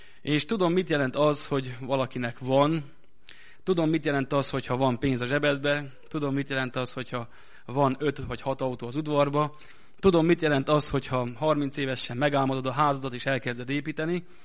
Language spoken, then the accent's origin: Hungarian; Hungary; moved away as an adult; now in Gheorgheni, Romania; Magyarországi születésű vagyok, Magyarországon nevelkedtem, hosszú ideig ott éltem, és hát a Jóisten elhívásának a következménye az, hogy most Gyergyószent Miklóson élünk a családommal